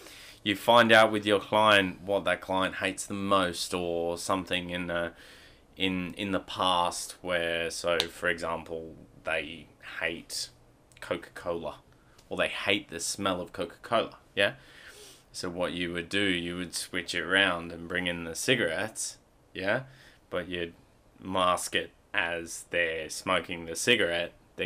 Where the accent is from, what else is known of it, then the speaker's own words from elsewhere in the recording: England, United Kingdom; moved away; So we moved over from England in 2003, and my family has a massive swimming background and coaching